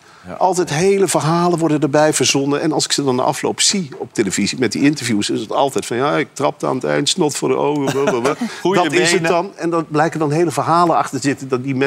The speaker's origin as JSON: {"language": "Dutch", "town": "Arnhem", "region": "Gelderland", "country": "Netherlands", "said": "Ik kom uit Arnhem"}